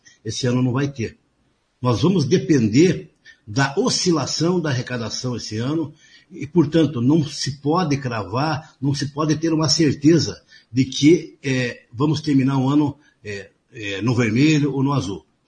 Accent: União da Vitória, Paraná, Brazil; da minha terra natal, de União da Vitória.

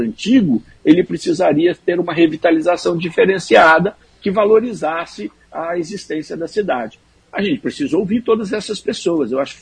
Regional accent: Maringá, Paraná, Brazil; born there; eu que tenho nasci em Maringá e uma ligação muito grande com esses bairros

